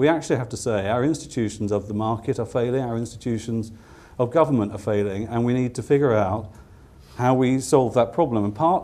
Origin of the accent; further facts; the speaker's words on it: United Kingdom; I mean, as a Brit